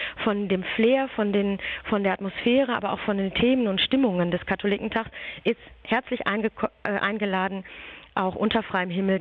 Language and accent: German; North Rhine-Westphalia, Germany; Da fällt mir ehrlich gesagt immer der Spruch ein, den es bei uns in Westfalen gibt